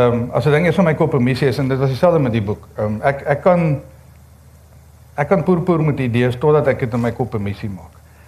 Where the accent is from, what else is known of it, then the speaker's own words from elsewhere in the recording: Free State, South Africa; Ek het in die Vrystaat groot geword, ons het nie Engels gepraat tot ek weermag toe is nie.